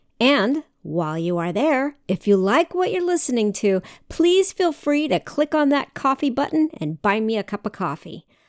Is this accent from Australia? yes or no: no; Denver, Colorado, United States; By 1976, areas around the United States, like New York and my hometown, Denver, Colorado, began to create something like a black market for the Corona Extra.